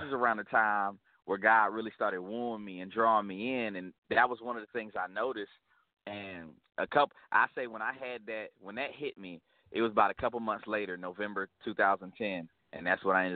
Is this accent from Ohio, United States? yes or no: yes; Youngstown, Ohio, United States; I'm originally from Youngstown, Ohio, little city, a little bit in northeast Ohio, you know, so we share the same area code with Akron, 330, so...